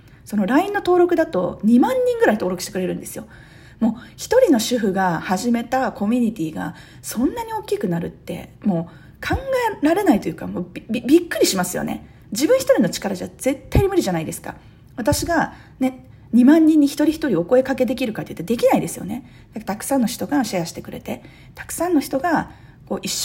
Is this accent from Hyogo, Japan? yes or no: yes; Hyogo, Japan; 淡路島っていう電車も通ってない田舎にね、田舎と言って失礼ですね。まあ自分の出身地なんで